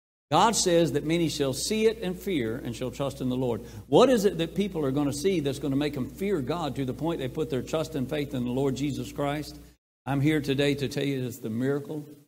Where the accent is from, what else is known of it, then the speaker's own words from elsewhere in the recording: Aberdeen, North Carolina, United States; So we always tell people we come from L.A., lower Aberdeen. So that's where we are. But one day there in that little town, I'm just a little boy, 13 years old